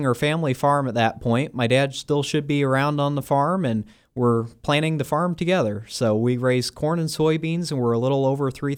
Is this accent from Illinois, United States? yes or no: yes; Illinois, United States; I'm from Mercer County, Illinois.